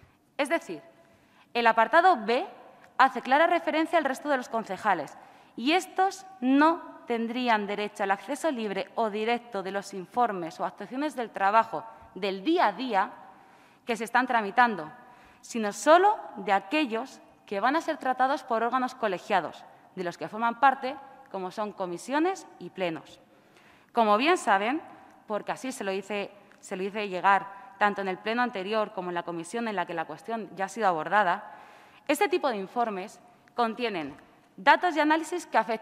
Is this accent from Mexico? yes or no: no; Spain; Nuestra Carta Magna debe ser nuestra hoja de ruta como españoles y máxime como concejales